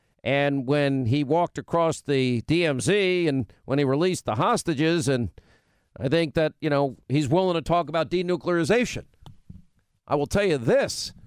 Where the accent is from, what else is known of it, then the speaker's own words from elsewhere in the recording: New York, United States; also born or lived in Southern United States; I grew up in New York, but I lived in the South. They're very different sensibilities. I prefer Southern sensibilities, even as a native New Yorker.